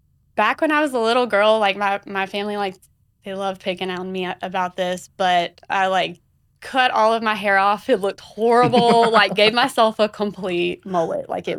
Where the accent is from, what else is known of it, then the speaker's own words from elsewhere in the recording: Norway, South Carolina, United States; Okay, so nobody ever knows the town that I'm from, but it's about an hour south of Columbia. The town is Norway.